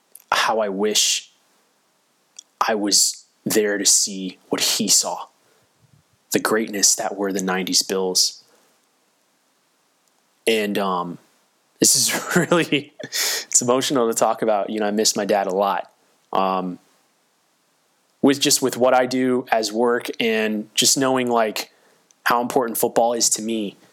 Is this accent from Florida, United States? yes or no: yes; Florida, United States; I grew up in, I'm trying to hold back tears. I grew up in Florida